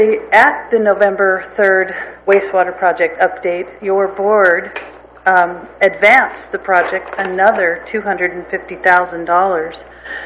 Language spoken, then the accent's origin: English; Los Osos, California, United States; I am from Los Osos, and I am speaking about the wastewater project.